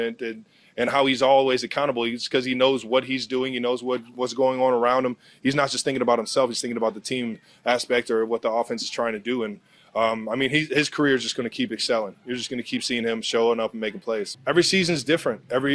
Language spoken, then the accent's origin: English; Cleveland, Ohio, United States; now in Kansas City, United States; which helps out in the inner city youth out here in Kansas City and up in Cleveland in my hometown.